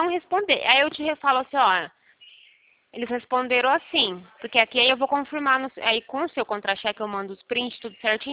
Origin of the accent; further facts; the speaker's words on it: Pirassununga, São Paulo, Brazil; eu sou de Pirassununga